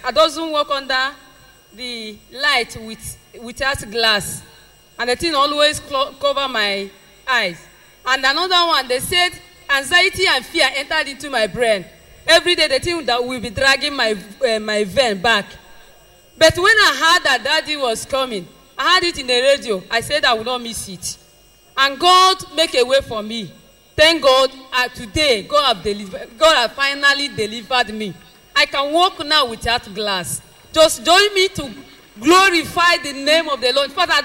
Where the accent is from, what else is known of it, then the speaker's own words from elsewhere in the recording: Imo, Nigeria; English is a second language; I came from Imo State.